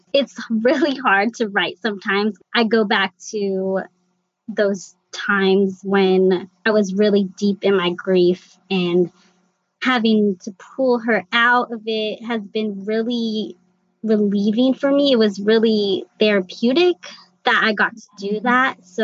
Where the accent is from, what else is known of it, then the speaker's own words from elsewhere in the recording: Midwest, United States; I grew up in Midwest suburbia.